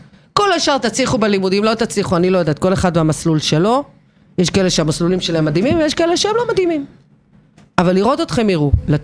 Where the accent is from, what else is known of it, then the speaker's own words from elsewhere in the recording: Kfar Vitkin, Central District, Israel; אני מכפר ויטקין, זה ממש מעבר לכביש, איפה שהחנות הסודית של בילבונג.